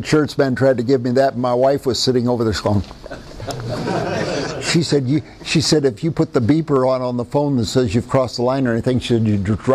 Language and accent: English; the South, United States; I'm a man of my time. I'm a Southerner.